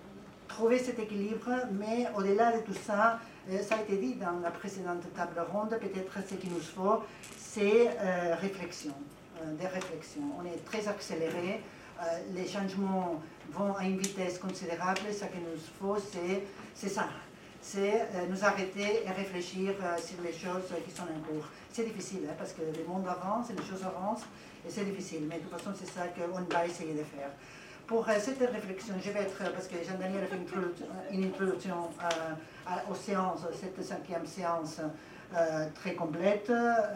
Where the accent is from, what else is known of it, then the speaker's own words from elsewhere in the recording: Barcelona, Catalonia, Spain; je suis de Barcelone, je suis catalane, comme vous avez pu comprendre.